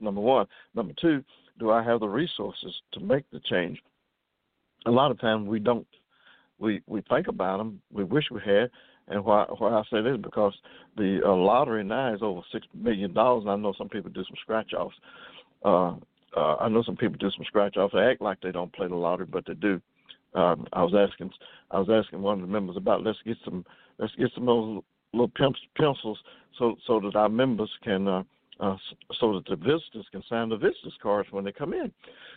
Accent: Kentucky, United States; I'm from Kentucky, and we're not north, but we're not south either.

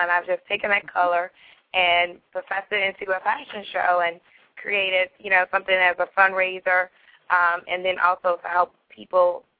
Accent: North Carolina, United States; also born or lived in New York; I am originally from, I was born in New York, but raised in North Carolina, so I definitely claim North Carolina. I'm a little country bumpkin.

